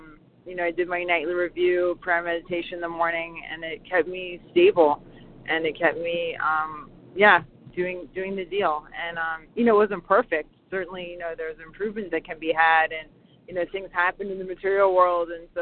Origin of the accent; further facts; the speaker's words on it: Florida, United States; I'm from Florida, grateful to be here.